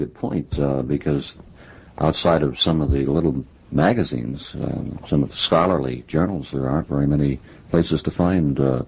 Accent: Wichita, Kansas, United States; I come from the real Midwest. I mean, you only come from Kansas City, Missouri, but I come from Wichita, Kansas.

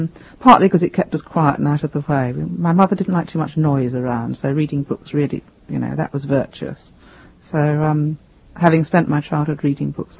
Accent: Sheffield, Yorkshire and the Humber, United Kingdom; I grew up in South Yorkshire, which is the sort of north of England that I describe in A Natural Curiosity. And it was, in those days, a very prosperous steel city, Sheffield, where I was born.

